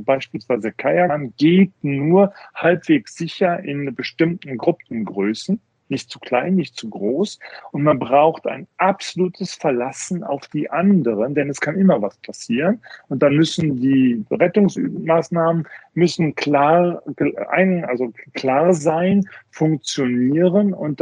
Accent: Bonn, North Rhine-Westphalia, Germany; born there; moved away as an adult; now in Munich, Germany; Das habe ich aus meiner Jugend mitgebracht und bin ja gebürtiger Bonner

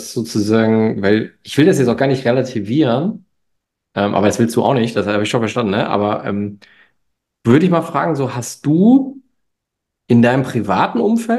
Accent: Mainz, Rhineland-Palatinate, Germany; ich komme ja aus Mainz, hatte logischerweise Mainzer Kennzeichen

